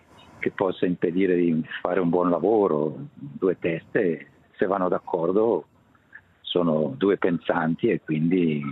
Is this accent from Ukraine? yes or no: no; Eastern Switzerland, Switzerland; Il fatto che vengo dalla Svizzera orientale non ha una importanza.